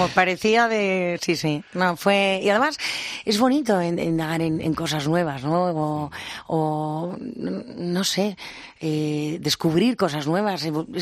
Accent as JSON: {"language": "Spanish", "region": "Basque Country", "country": "Spain", "said": "Soy vasca."}